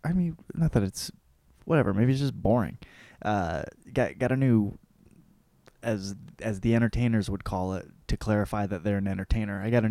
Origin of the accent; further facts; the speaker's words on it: Michigan, United States; also born or lived in Los Angeles / Arizona; And I was like, oh, Michigan. But I didn't live there for a long time. I was out in L.A. And I lived there, and I lived in, you know, Arizona for a bit.